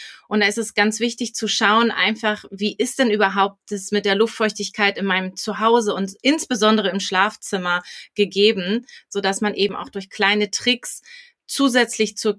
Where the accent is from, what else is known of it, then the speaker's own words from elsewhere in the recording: Hamburg, Germany; Ich bin Hamburgerin